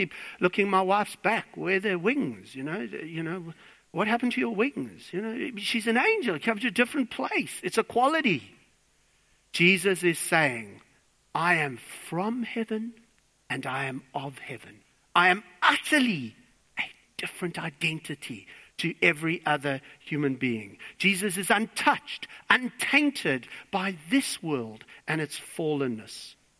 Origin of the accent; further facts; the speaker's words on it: South Africa; now in Australia; I'm trying to be an Australian, but I come from South Africa